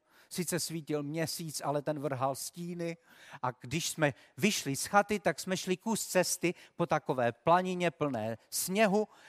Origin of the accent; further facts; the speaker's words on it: Havířov, Moravian-Silesian Region, Czechia; Já jsem se narodil ve Slezsku, žil jsem v Havířově